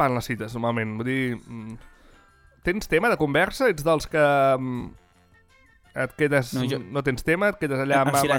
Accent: Catalonia, Spain; jo sempre dic que sóc de l'Empordà jo.

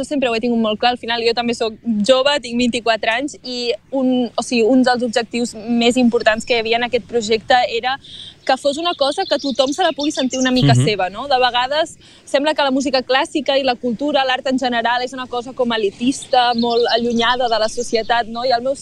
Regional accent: Pals, Catalonia, Spain; sempre poso que sóc de Pals

